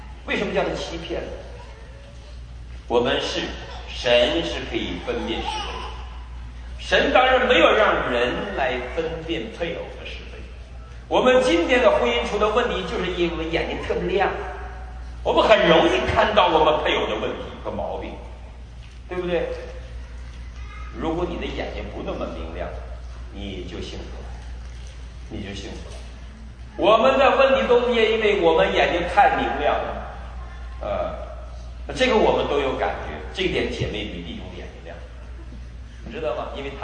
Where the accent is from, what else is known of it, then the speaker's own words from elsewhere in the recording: Northeast China, China; 我们东北人不是这个